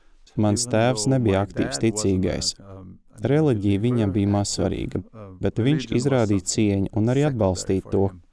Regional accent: Brazil; Esmu dzimis un audzis Brazīlijā

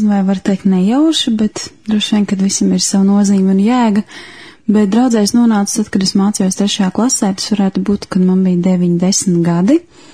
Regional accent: Jēkabpils, Jēkabpils Municipality, Latvia; born there; Esmu dzimusi Jēkabpilī, bet pēdējos gadus diezgan aktīvi darbojos Rīgā, Rīgas draudzē.

